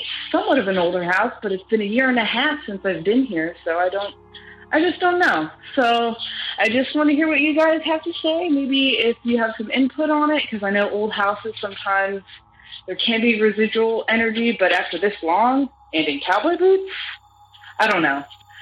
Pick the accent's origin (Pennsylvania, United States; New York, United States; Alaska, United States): Pennsylvania, United States; born there; I was born up in Pennsylvania.